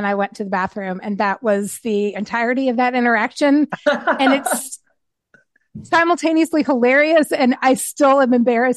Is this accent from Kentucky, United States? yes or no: yes; Louisville, Kentucky, United States; So growing up, I grew up in Louisville and Derby was always a thing.